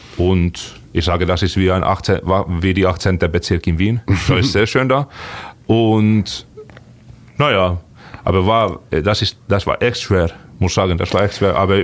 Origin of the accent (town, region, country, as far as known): Finland; German is a second language; now in Germany